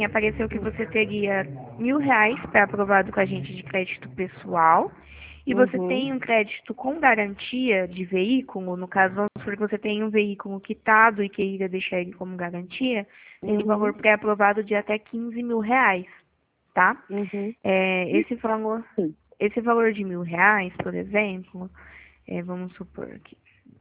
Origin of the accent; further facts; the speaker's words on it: Pirassununga, São Paulo, Brazil; Sou de Pirassununga, interior de São Paulo.